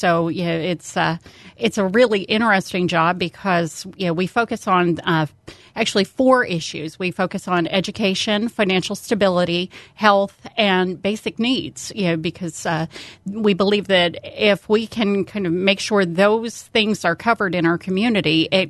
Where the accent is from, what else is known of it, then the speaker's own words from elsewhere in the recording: Turkey City, Pennsylvania, United States; also born or lived in Pittsburgh; I was born in Pittsburgh and raised in Turkey City, Pennsylvania. So it's as small as it sounds, about 20 houses and a post office.